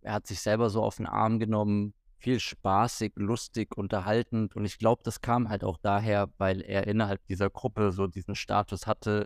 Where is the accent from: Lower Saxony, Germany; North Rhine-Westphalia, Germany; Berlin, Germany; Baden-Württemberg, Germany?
Berlin, Germany; Wir sind halt Berliner, deswegen halten wir, also innerhalb Berlins wird nicht so krass zusammengehalten